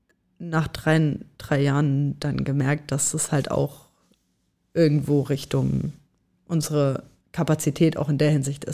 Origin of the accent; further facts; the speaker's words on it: Frankfurt, Hesse, Germany; Frankfurt ist so irgendwo auch immer meine Heimat auch noch gewesen.